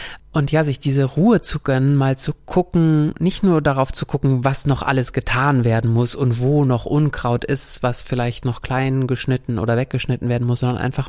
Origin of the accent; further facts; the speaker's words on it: North Rhine-Westphalia, Germany; Bei uns im Sauerland auch ein Bier dazu zu trinken nach getaner Gartenarbeit.